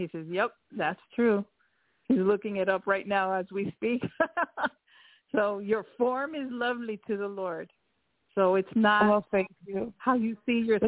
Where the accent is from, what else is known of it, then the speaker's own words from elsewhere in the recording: New York, United States; Well, I'm from New York. I'm not there.